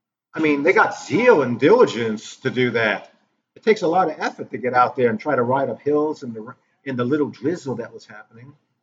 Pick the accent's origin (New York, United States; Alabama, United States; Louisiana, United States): New York, United States; now in Tennessee, United States; seriously, I'm from Manhattan, New York.